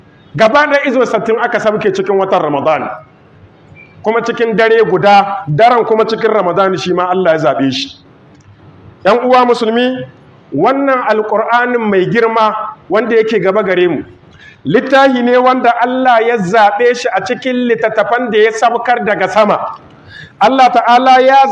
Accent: Niger; بلادنا النيجر

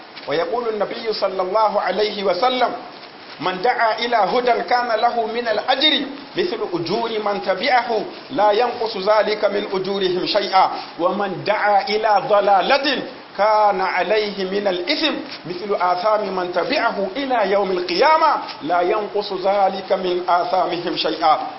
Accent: Niger; اللهم احفظ بلادنا النيجر واجعله آمنا مطمئنا

